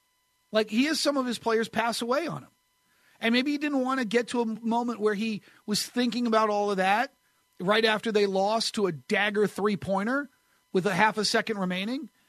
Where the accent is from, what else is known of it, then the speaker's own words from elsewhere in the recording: New Hampshire, United States; Because I grew up in New Hampshire, and I know what it's like to have feet of snow land on your house.